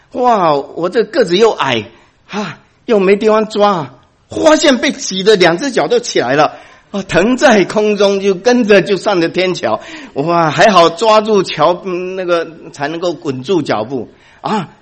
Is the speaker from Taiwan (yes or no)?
yes; Taiwan; 我是台湾来的啊，你们知道，讲得清楚，因为我台湾的背景，就讲台湾的例子比较容易讲。